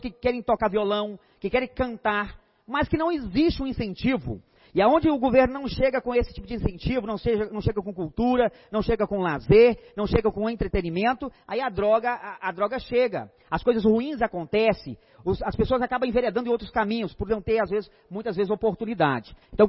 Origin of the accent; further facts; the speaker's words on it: Unaí, Minas Gerais, Brazil; Quem mora nas comunidades rurais, como eu moro, há mais de 35 anos, né? Eu resido, eu não sou de lá, sou de Unaí e fui muito novo ainda, muito criança, lá para o distrito de São Pedro.